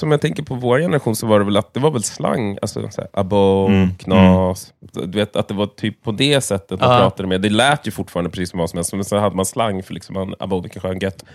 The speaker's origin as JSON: {"language": "Swedish", "town": "Vallentuna", "region": "Stockholm County", "country": "Sweden", "tie": "born or raised there", "also_born_or_lived": "Danderyd / Täby", "said": "Och sen så från 1-6 bodde jag i Täby. Och sen flyttade vi till Vallentuna."}